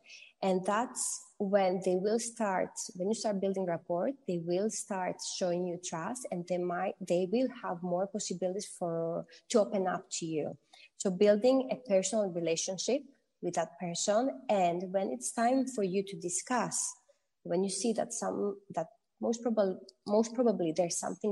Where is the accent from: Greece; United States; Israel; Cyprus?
Greece; I am half Greek, half Filipina, but I was born and raised in Greece.